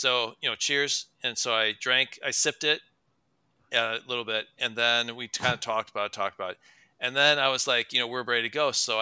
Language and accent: English; Midwest, United States; I don't know. I am only from the Midwest, so.